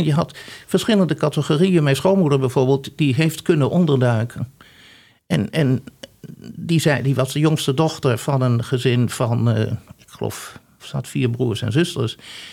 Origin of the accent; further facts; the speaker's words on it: Almelo, Overijssel, Netherlands; Als je dus in de provincie woont, zoals mijn familie, ik kom uit Almelo. Voor een heel groot gedeelte waren het slagers en veehandelaars.